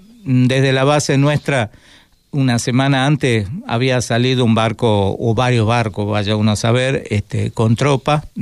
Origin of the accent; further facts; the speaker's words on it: Tucumán, Argentina; Sí, de Tucumán.